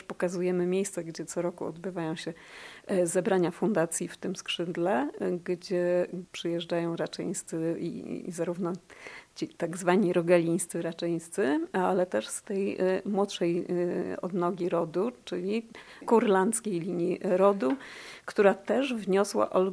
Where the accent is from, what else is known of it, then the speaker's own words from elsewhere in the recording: Poznań, Greater Poland Voivodeship, Poland; born there; jako poznanianka z urodzenia